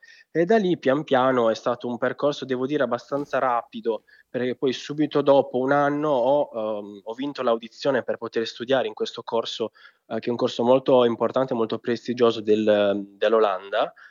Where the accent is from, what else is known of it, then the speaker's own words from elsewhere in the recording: Sardinia, Italy; per le vie del mio paese, che è un paese abbastanza piccolo in provincia di Sassari